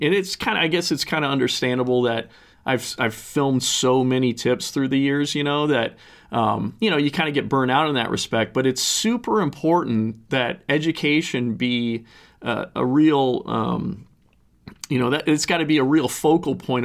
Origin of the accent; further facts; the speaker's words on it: Minnesota, United States; So I'm in, you know, Southie. I'm in Buffalo. But it's, you know, we're surrounded. What's so great about being a Minnesotan is that you're surrounded by just amazing opportunities everywhere.